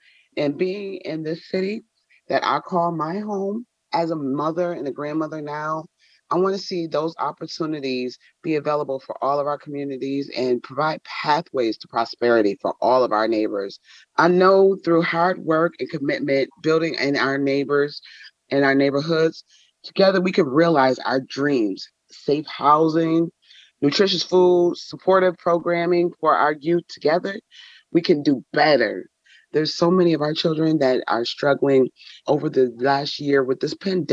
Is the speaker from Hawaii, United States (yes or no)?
no; Buffalo, New York, United States; now in Albany, United States; I'm originally from Buffalo, New York, and I moved out here and I found myself homeless.